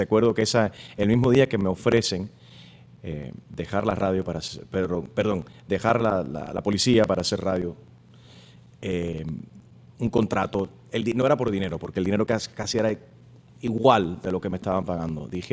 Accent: Chicago, Illinois, United States; born there; yo soy americano, criado a los cubanos, nací aquí en Chicago

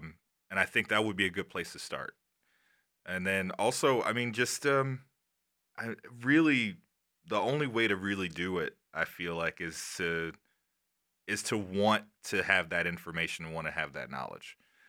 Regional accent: Chicago, Illinois, United States; Oh, it plays a huge role. I mean, the fact that, you know, there is a Southside Chicago blues sound.

